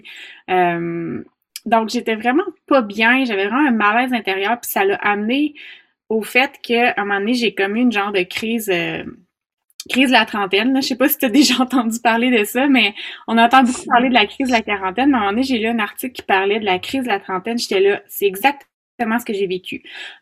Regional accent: Quebec, Canada; En fait, je suis native de la Beauce.

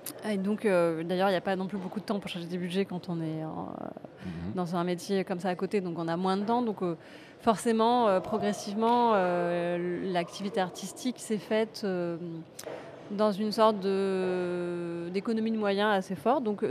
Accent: La Rochelle, Normandy, France; moved away as an adult; now in Paris, France; Alors moi, je viens de province. Je ne l'ai pas dit, mais je viens de La Rochelle.

